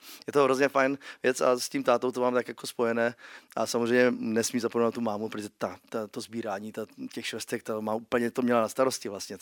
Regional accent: Újezd u Rosic, South Moravian Region, Czechia; No, já jsem se narodil v Ivančicích vlastně a vedle malá vesnička, z které pocházím, což je Újezd u Rosic, moje rodné srdce. Žiju teda díky tomu, že mám děti na severu, tak jsem úplně se trošku odrodil někam jinam.

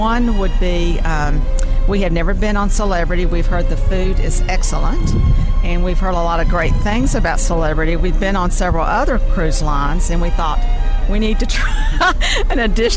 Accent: Knoxville, Tennessee, United States; Knoxville, Tennessee.

